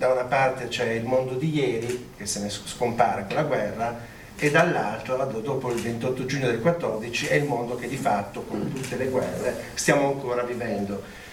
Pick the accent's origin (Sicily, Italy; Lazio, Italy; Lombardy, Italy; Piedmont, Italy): Piedmont, Italy; E da piemontese devo dire che l'idea che abbiamo in Italia dell'impero asburgico è un po' diversa da quella che c'è a Trieste, ovviamente.